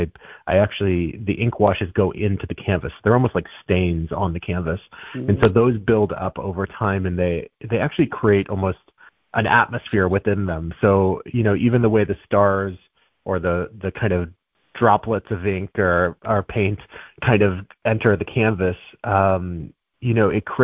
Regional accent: St. Louis, Missouri, United States; I grew up in St. Louis, Missouri. It's very humid in the summertime, so you have, fireflies at night.

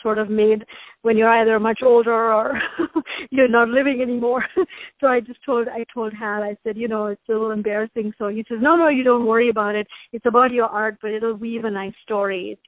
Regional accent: Mumbai, Maharashtra, India; moved away as an adult; now in United States; I belong to the Bene Israel community in Mumbai. I was born and raised in Mumbai. But then I came to the United States to study like about close to 30 years ago, and I never went back.

